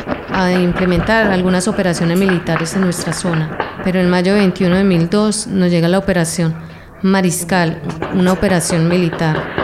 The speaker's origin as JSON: {"language": "Spanish", "town": "Envigado", "region": "Antioquia", "country": "Colombia", "tie": "born there", "said": "nací en Envigado, cerca de la ciudad de Medellín, en el año de 1963."}